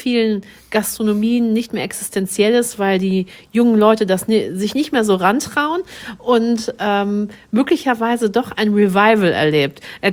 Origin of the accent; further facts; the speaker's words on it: North Rhine-Westphalia, Germany; Ich komme ja aus dem Ruhrpott